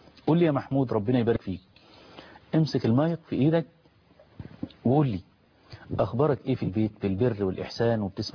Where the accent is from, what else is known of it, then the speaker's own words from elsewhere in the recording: Egypt; بلدنا مصر